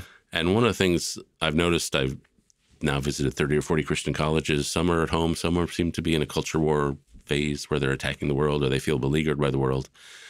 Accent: United States; The idealization of America was a big thing in my family. And so the ideology of being American is very central to my sense of identity.

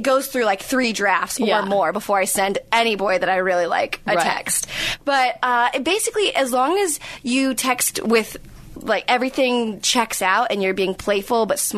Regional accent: Philippines; I have a something in Tagalog because I'm Filipino with my sister.

